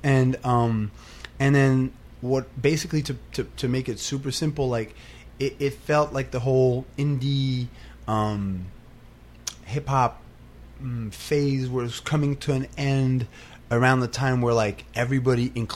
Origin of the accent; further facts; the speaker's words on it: Montreal, Quebec, Canada; I came from Montreal